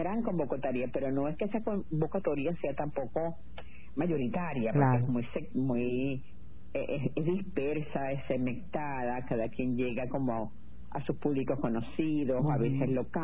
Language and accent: Spanish; Venezuela; born there; esa serranía donde yo nací, que es muy virgen porque no tenía comunicación. Entonces, y además hermosísima como toda la cordillera de la costa venezolana. Y allí de un pueblito donde no había comunicación, era a caballo en la época en la que yo nací